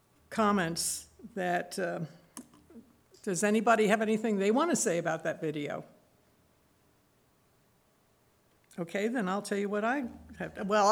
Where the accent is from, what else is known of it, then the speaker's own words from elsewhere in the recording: New York, United States; And I grew up on Long Island in New York, and the island is formed by the glaciers